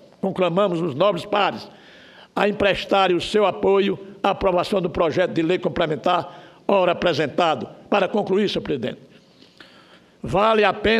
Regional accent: Alagoas, Brazil; Eu sou de Alagoas.

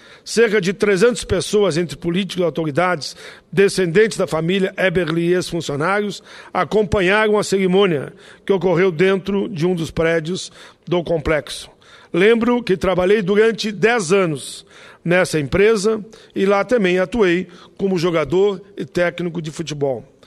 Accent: Caxias do Sul, Rio Grande do Sul, Brazil; felicitações à comunidade de Caxias, minha cidade natal

